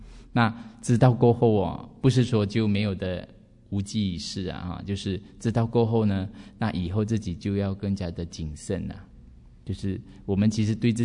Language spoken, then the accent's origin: Chinese; Malaysia; 我们外国人那边，我们马来西亚没有在点这种